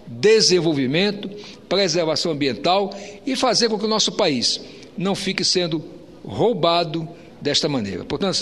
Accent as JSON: {"language": "Portuguese", "region": "Amazon", "country": "Brazil", "said": "eu quero aqui cumprir meu papel como brasileiro, como amazônida"}